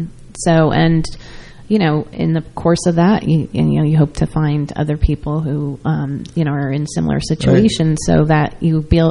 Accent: New York, United States; And I'm from New York originally.

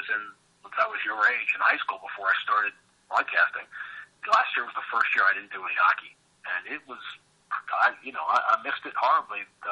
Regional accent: New York, United States; And then, you know, you're in New York. I grew up in New York. I didn't know anything about college hockey.

